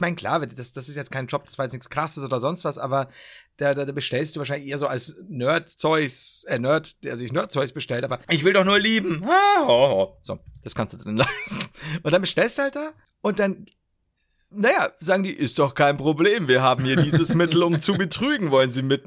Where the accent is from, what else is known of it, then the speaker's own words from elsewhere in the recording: Bavaria, Germany; Ich bin aber kein Pfälzer, gell? Oberpfalz ist Bayern, ne? Also ganz wichtig. Ich komme tatsächlich aus Oberpfalz.